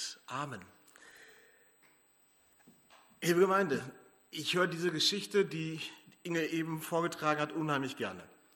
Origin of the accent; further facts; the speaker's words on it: Gelsenkirchen, North Rhine-Westphalia, Germany; wenn ich an meine Heimatstadt Gelsenkirchen denke